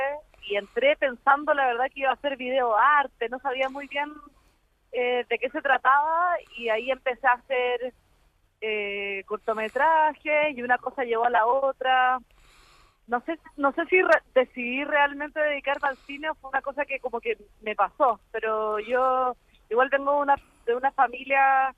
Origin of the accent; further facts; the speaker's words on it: Santiago, Santiago Metropolitan Region, Chile; Bueno, yo crecí en Santiago